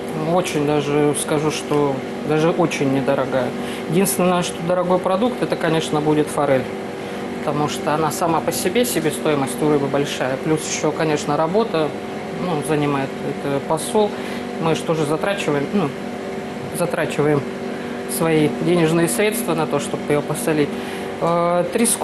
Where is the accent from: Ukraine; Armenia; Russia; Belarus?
Russia; Far East; Я вообще сама с Дальнего Востока, а у нас там море.